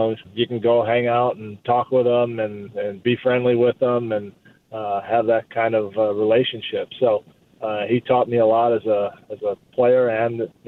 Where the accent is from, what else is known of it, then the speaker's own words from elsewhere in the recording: Chicago, Illinois, United States; I grew up in Chicago watching Jerry play on those teams with Van Leer and Bob Love and those guys and Chet Walker